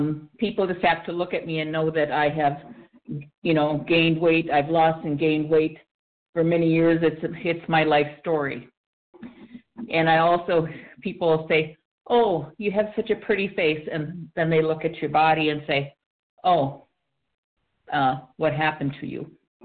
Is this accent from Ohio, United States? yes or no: no; Minnesota, United States; from Minnesota, a compulsive overeater.